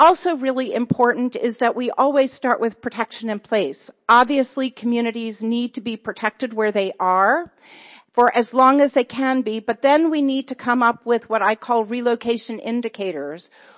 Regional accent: New York, United States; I'm originally from New York. I was there when Hurricane Sandy happened.

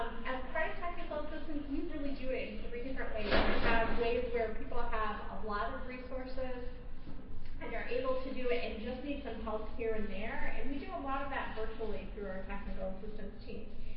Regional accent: New Jersey, United States; from New Jersey.

